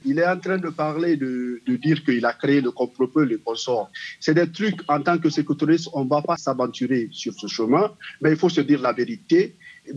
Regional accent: Guinea; Je suis Guinéen. C'est un Guinéen qui parle aussi.

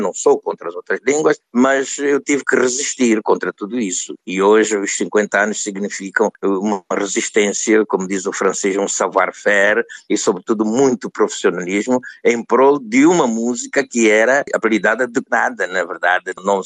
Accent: Angola; moved away as an adult; na minha vivência dos primeiros 23 anos de vida intensos, naquele calor escaldante da minha terra de origem, Angola.

